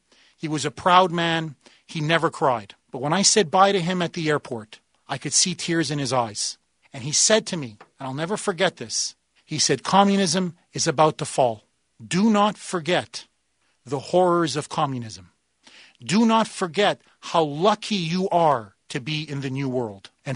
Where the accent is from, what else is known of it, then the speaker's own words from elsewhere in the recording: Canada; now in United States; I am originally from Canada. And the reason why I came to America is because of Ronald Reagan.